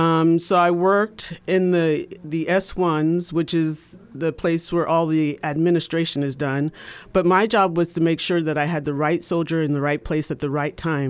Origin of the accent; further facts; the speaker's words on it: Allentown, Pennsylvania, United States; born there; Yes, I was born in Allentown, Pennsylvania, and I actually joined the military from Pennsylvania.